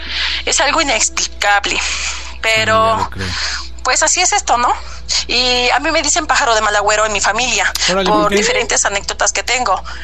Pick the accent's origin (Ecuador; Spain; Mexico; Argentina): Mexico; Puebla; soy del estado de Puebla.